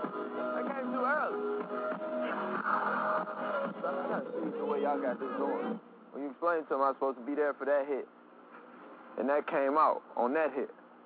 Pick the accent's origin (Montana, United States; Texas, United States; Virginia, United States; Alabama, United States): Virginia, United States; Petersburg; Because before … from Petersburg, Virginia.